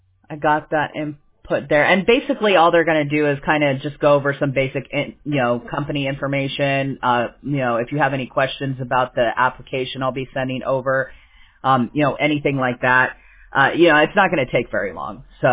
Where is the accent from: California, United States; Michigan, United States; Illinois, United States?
California, United States; I always heard people talking about it because I'm from California